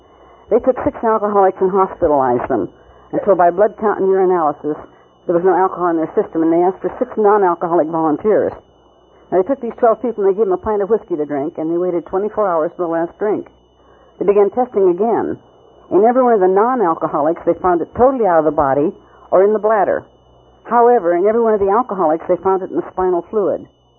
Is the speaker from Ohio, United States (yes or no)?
no; Reno, Nevada, United States; I was born and raised in Reno. This is my hometown.